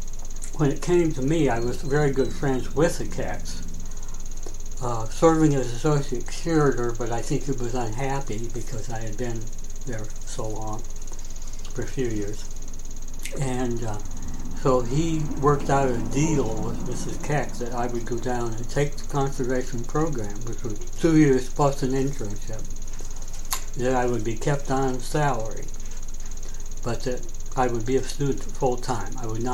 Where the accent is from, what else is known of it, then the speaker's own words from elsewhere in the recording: Iowa, United States; now in Cooperstown, United States; it was the day that a bad tornado went through my hometown in Iowa, wiped out the whole middle of the town.